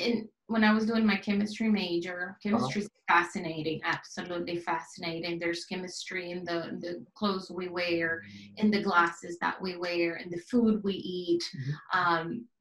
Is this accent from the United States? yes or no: no; Venezuela; moved away as an adult; also born or lived in Puerto Rico; So I was born in Venezuela, and I was the youngest of 4 kids.